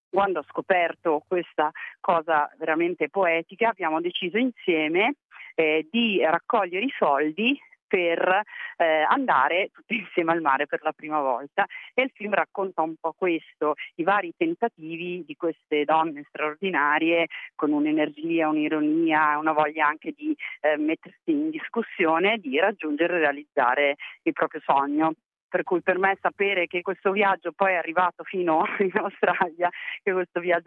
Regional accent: Trentino-Alto Adige, Italy; Bene, appunto, io sono trentina e sono una documentarista

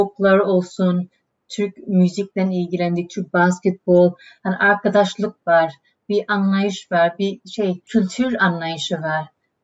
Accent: Melbourne, Victoria, Australia; now in Sydney, Australia; Ben bir sene sonra doğuyorum, 1970'te. Kardeşim de 1971'de doğuyor. Biz ikimiz de burada doğduk. Collingwood'da yaşadık.

